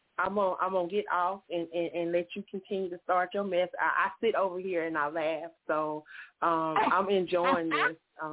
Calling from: Myrtle Beach, South Carolina, United States; I'm calling from Myrtle Beach.

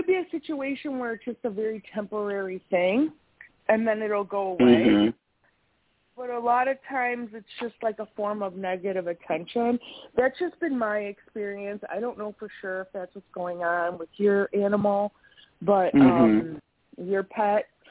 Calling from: Wisconsin, United States; from Wisconsin.

